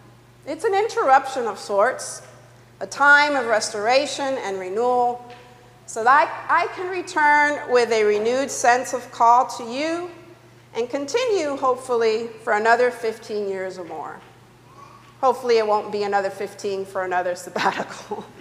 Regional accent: Florida, United States; I plan on spending some time with family and friends in my home state of Florida.

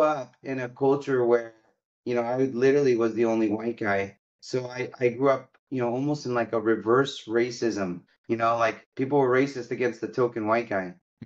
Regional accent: Cairo, Cairo Governorate, Egypt; So I came from Cairo, Egypt, from a town called Halmeyat al-Zaytoun, which is a very poor part of Cairo.

